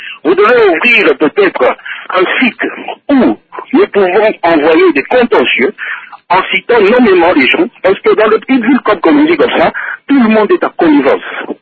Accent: Kinshasa, DR Congo; Je suis à Colésie depuis 2007, je venais de Kinshasa.

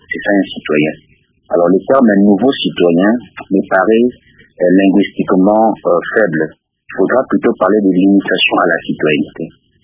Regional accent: DR Congo; nous tous, nous sommes Congolais, nous avons le même droit

